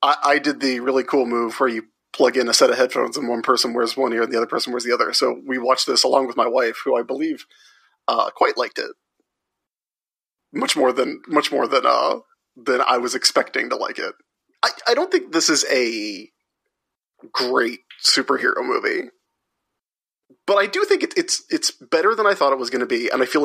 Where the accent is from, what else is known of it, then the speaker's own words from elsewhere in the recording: Southern United States, United States; That's because we're from the South.